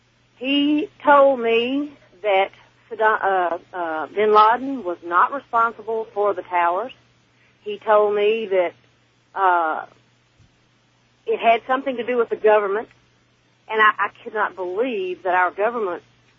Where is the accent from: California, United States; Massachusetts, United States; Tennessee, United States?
Tennessee, United States; I'm from Tennessee.